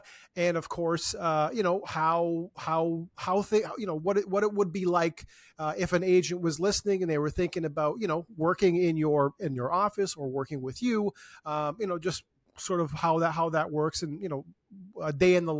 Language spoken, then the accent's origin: English; Toronto, Ontario, Canada; Oh, I'm from Toronto. Oh, yeah, there's a you know, there's 50,000 agents in Toronto.